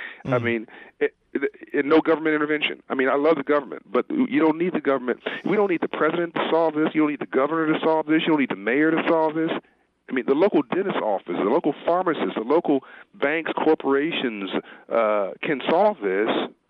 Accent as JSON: {"language": "English", "town": "Compton", "region": "California", "country": "United States", "tie": "born or raised there", "said": "When I grew up in Compton, my mother told me she loved me. My dad owned his own business."}